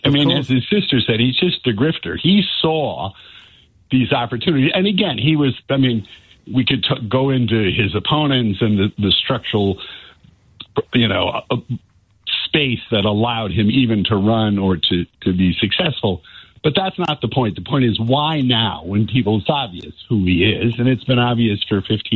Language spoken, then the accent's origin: English; Midwest, United States; When I was younger, growing up in the Midwest, the smell of pollution, they just said it's the smell of money.